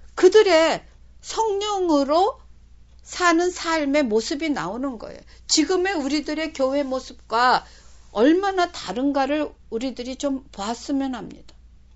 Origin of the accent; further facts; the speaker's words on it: South Korea; 제가 한국 사람이니까